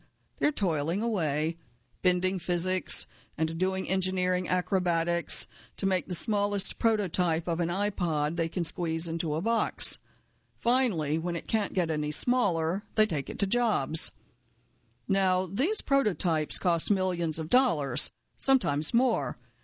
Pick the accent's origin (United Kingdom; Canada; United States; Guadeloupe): United Kingdom; which I respected as a Brit myself